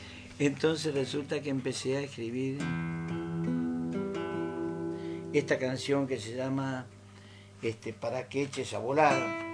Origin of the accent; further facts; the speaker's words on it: Santo Tomé, Santa Fe, Argentina; Yo, en realidad, nací en Santa Fe, en ese barrio. Pero mi papá se hizo su casita en Santo Tomé cuando era un pueblito, y así que me crié